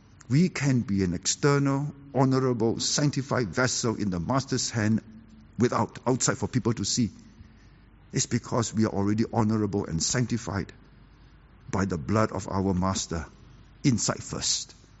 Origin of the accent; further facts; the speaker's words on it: Seremban, Negeri Sembilan, Malaysia; also born or lived in Singapore; I was born in Singapore, brought up in Seremban, until Singapore was kicked out of Malaysia to be on her own.